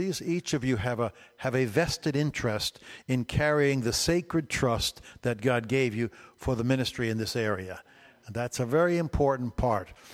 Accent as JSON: {"language": "English", "town": "New York City", "region": "New York", "country": "United States", "said": "I'm from New York City, and so New York has never been a problem to me."}